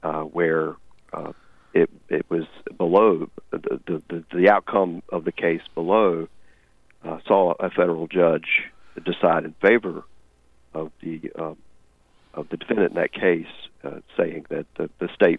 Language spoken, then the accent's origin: English; North Carolina, United States; That actually originated here in my home state. I'm in North Carolina.